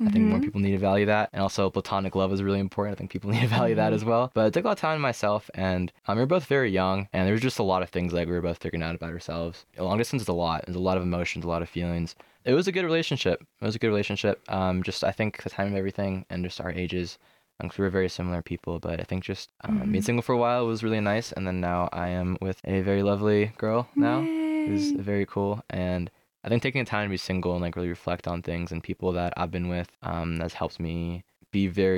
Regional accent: Carrollton, Texas, United States; I'm from Carrollton.

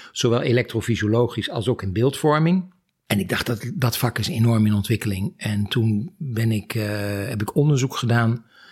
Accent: Overijssel, Netherlands; Ik ben van nature een echte Oosterling en geboren en getogen in Twente.

